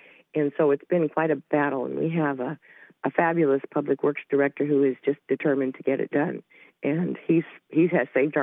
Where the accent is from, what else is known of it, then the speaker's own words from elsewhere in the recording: Salinas, California, United States; now in Oakland, United States; Salinas, California. I'm a California transplant